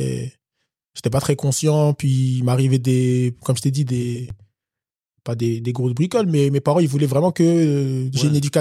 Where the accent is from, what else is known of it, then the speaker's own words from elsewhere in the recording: Guinea; Je suis guinéen.